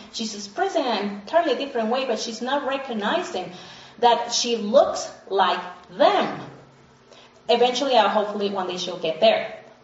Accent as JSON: {"language": "English", "country": "Colombia", "said": "And so I said, \"I come from Colombia.\""}